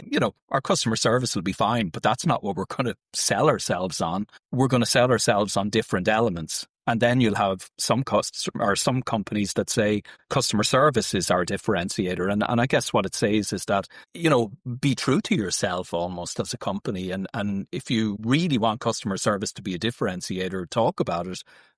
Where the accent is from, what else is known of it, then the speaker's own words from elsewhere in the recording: Ireland; Being Irish